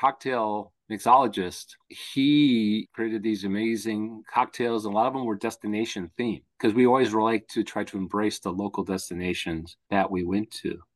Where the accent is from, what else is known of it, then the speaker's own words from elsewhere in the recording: Milwaukee, Wisconsin, United States; Or since I'm from Wisconsin, You know, and I come from Milwaukee. A beer is always near.